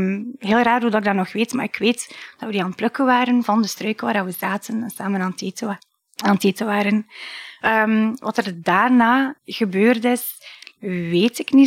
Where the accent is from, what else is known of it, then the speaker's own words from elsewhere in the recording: Albania; moved away; Ik ben afkomstig van Albanië. Ik woon hier al 22 jaar. En 22 jaar geleden dus ben ik eigenlijk naar hier gevlucht met mijn ouders, met mijn oma en mijn opa en nog twee jongere zusjes.